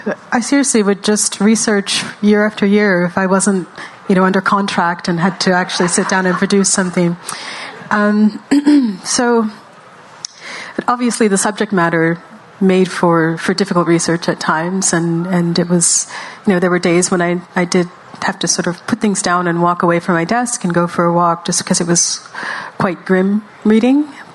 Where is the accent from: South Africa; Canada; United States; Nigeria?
Canada; Western Canada; having been born and raised in Western Canada, I wasn't exposed to this in the school system.